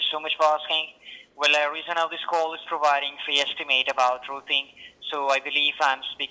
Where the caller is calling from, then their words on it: Washington, United States; Sir, I'm calling you from Washington, the state of Washington.